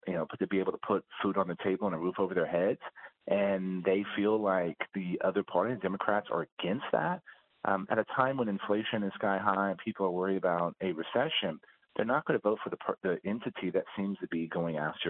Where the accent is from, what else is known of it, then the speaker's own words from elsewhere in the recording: Texas, United States; Some of the things I do know in my home state of Texas and places like South and West Texas